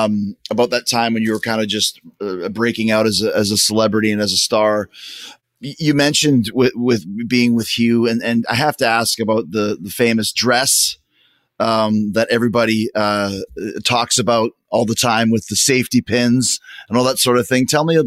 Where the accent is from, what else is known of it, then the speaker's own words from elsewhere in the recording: Canada; I grew up in Canada as well.